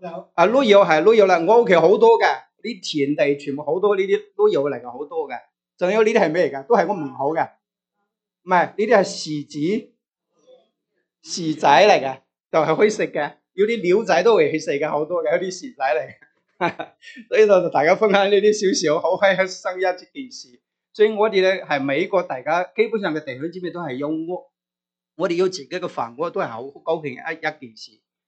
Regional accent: Hunan, China; 我是出生在湖南农村的。从小是农村长大，所以我对那些土地呢是很有感情。

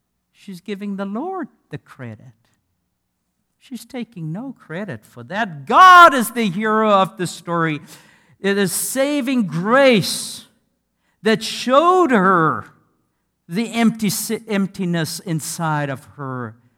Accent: South Africa; I come from South Africa. We have many sheep there.

